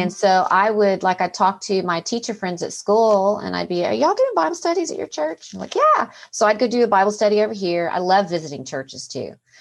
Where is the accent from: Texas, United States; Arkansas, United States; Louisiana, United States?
Texas, United States; San Antonio; But yeah, I'm a South Texas girl. I grew up in San Antonio. So yeah, Spanish is, you know, the second language.